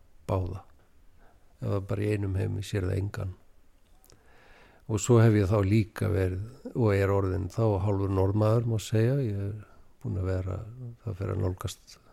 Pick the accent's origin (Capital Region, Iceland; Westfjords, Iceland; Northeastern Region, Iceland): Capital Region, Iceland; Reykjavík; ég er í alast upp á Reykjavíku svæðinu